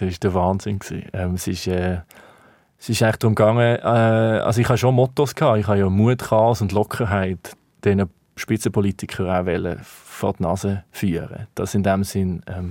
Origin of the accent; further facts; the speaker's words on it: Basel, Basel-Stadt, Switzerland; Ich komme jetzt nur mal aus Basel und das ist meine Heimatstadt, wo ich kandidieren kann.